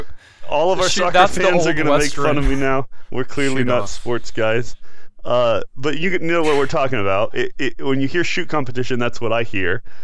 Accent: United States; I'm sorry, we're American.

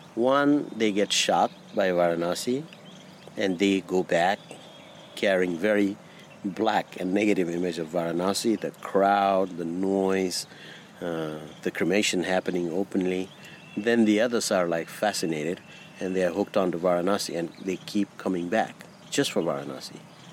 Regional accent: Kathmandu, Bagmati, Nepal; I'm from Nepal. I'm from Kathmandu. But it's the same religion. And we grew up watching, you know, Bollywood movies and music. So we speak the language, we read the language, it's the same script.

